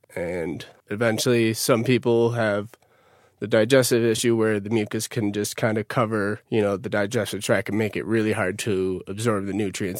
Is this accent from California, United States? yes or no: no; Utica, New York, United States; now in Denver, United States; I'm originally from Utica, New York. I just moved to Denver.